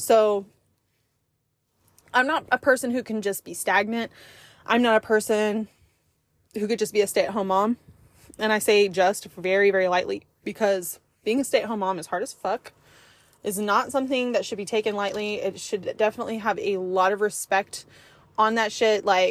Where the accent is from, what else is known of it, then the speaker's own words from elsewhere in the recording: Abilene, Texas, United States; I am from Abilene, Texas. There are three main universities there.